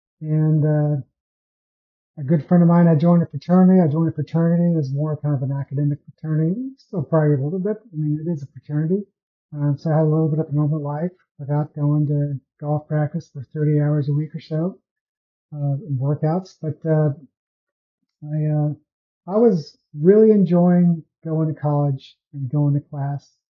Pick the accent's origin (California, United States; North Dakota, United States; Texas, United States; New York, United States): Texas, United States; Austin; And back in those days, I grew up in Austin, Texas. I was able to watch Justin Leonard and Ben Crenshaw a lot.